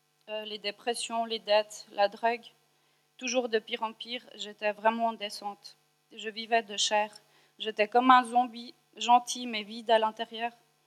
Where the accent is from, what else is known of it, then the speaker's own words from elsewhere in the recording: Switzerland; born there; j'ai 27 ans. Je suis née en Suisse, d'origine des pays de l'Est.